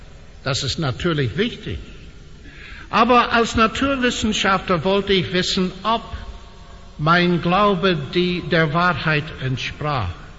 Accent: Northern Ireland, United Kingdom; German is a second language; moved away as an adult; Ich bin gebürtige Ire, und dieses Wort muss man mit einem R buchstabieren. Ich habe in der Schule studiert in Nordirland, und dann bin ich nach Cambridge gekommen in den frühen 60er Jahren, um Mathematik zu studieren.

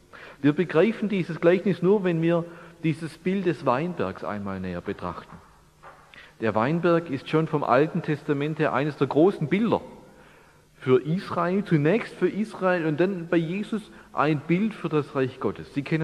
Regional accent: Reutlingen, Baden-Württemberg, Germany; Ich bin aus Reutlingen da.

